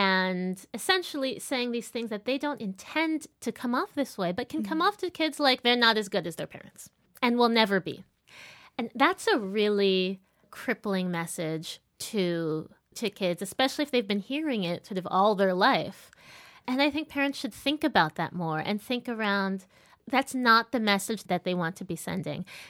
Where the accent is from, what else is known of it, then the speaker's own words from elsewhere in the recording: New York, United States; also born or lived in Paris, France; I'm half Black and half Filipino. I grew up in New York and Paris.